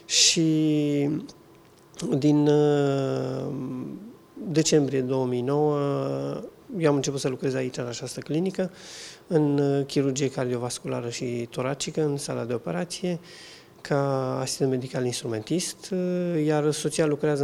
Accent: Alba Iulia, Alba County, Romania; Și eu am crescut într-o perioadă foarte bogată, spiritual, în comunitatea din Alba Iulia, de acolo sunt deloc din România.

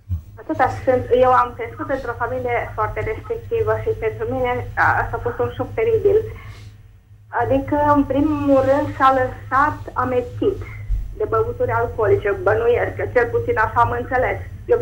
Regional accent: Arad, Arad County, Romania; sunt din Arad.

